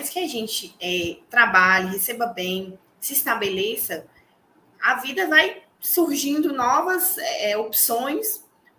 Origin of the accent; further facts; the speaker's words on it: São Francisco, Minas Gerais, Brazil; now in Montes Claros, Brazil; Eu sou de São Francisco, uma cidade próxima a Montes Claros.